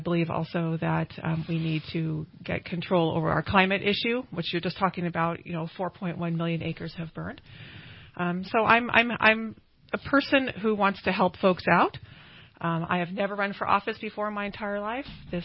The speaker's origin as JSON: {"language": "English", "town": "Redding", "region": "California", "country": "United States", "tie": "born or raised there", "lives_now": "Nevada County, United States", "said": "Well, I live in Nevada County. I grew up here in Redding, went to Shasta High"}